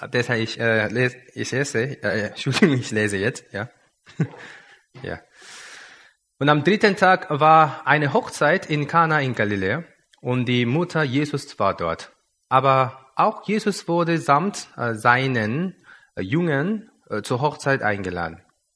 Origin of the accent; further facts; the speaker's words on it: South Korea; German is a second language; now in Regensburg, Germany; Ich komme ursprünglich aus Südkorea. Jetzt wohne ich jetzt in Regensburg. Dort bin ich auch Leiter in einer Baptisten, die freie evangelische Gemeinde.